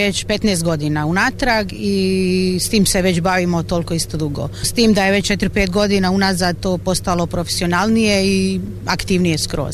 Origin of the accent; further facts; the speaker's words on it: Bosanska Posavina, Bosnia & Herzegovina; mi smo porijeklom iz Bosanske Posavine, gdje je sva ravnica i uvijek je baza bila poljoprivreda, plastenici, povrće